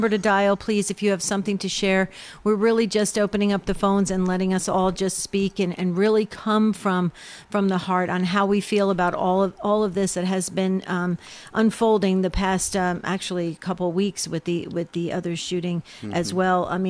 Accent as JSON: {"language": "English", "region": "New Jersey", "country": "United States", "tie": "born or raised there", "said": "I grew up in New Jersey. So we used to look at the New York skyline all the time from New Jersey"}